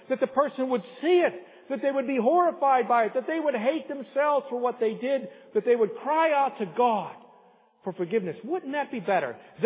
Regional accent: Salzburg, Austria; When I was growing up in Salzburg, we had this little store that we would go down

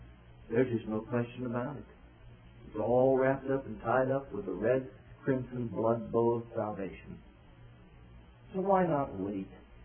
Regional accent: Ohio, United States; I was born in Ohio. I lived in Ohio. If possible, I'd like to die in Ohio, be buried in Ohio.

